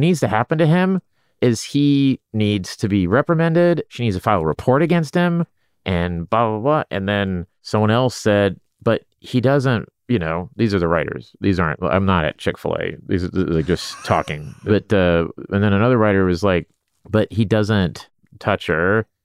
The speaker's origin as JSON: {"language": "English", "region": "Oklahoma", "country": "United States", "tie": "born or raised there", "said": "You know, I grew up in Oklahoma."}